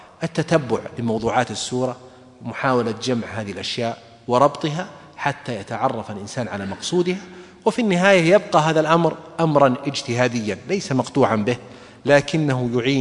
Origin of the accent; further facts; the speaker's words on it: Saudi Arabia; واحد يا إخواني عندنا في السعودية رايح بيفرغ أراضي لأولاده